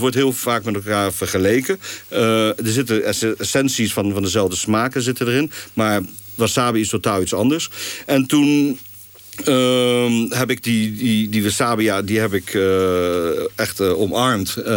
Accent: Amsterdam, North Holland, Netherlands; born there; Ik ben gewoon een Hollandse jongen, geboren in Amsterdam.

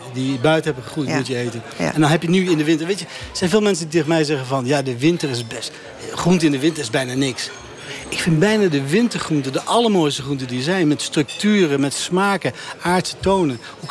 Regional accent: North Brabant, Netherlands; also born or lived in France / Switzerland / Austria; ik een jongen ben die in Nederland is geboren, opgegroeid in Brabant, opgeleid zowel in Nederland, maar ook in Frankrijk, in Zwitserland en Oostenrijk

